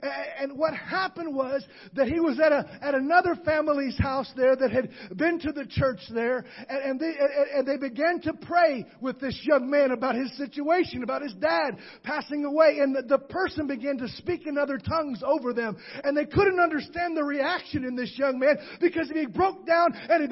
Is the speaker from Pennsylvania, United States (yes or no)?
no; Worthington, Minnesota, United States; In my hometown of Worthington, Minnesota